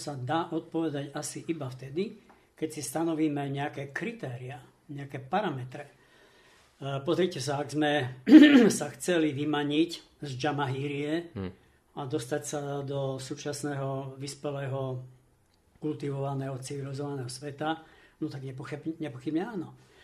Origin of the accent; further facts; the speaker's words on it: Spiš, Slovakia; ja keď teraz sa vyberiem raz za uhorský rok na Spiš, odkiaľ pochádzam, alebo ďalej na východ, nestačím sa čudovať